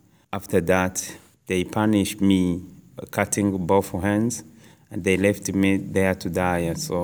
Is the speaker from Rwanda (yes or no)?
yes; Rwanda; I'm from Rwanda.